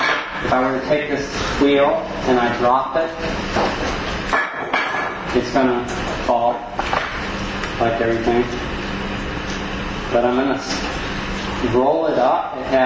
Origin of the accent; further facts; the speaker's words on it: the South, United States; I grew up in the South, so we say it takes a crack load of energy to get it spinning.